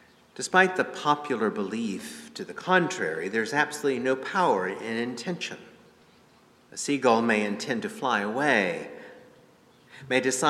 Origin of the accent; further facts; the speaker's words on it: Greensboro, North Carolina, United States; I grew up in Greensboro.